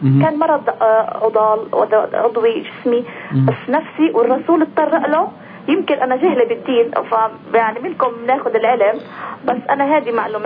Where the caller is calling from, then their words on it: Ramallah, West Bank, Palestine; من رام الله.